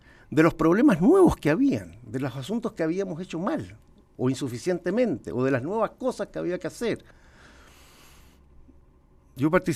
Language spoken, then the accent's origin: Spanish; Brazil; Y en América Latina, Argentina está en 1,2 y Brasil, de donde vengo yo, 1,3.